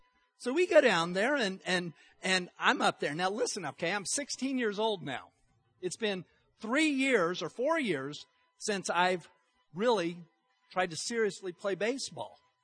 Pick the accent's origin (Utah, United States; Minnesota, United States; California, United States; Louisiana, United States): Utah, United States; because I was raised in Utah. Okay, Utah has bad weather, you know, from about November to March.